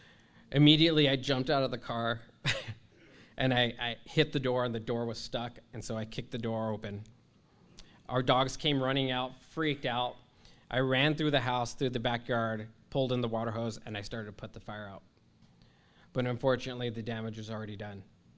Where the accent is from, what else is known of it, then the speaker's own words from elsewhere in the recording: California, United States; I grew up in California, and I grew up near the 605 freeway